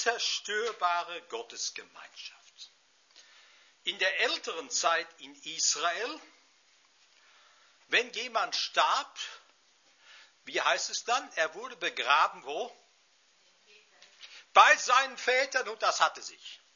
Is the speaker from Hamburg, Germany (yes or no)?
no; North Rhine-Westphalia, Germany; ich bin ja Sauerländer, und durch meinen Heimatort fließt die Lenne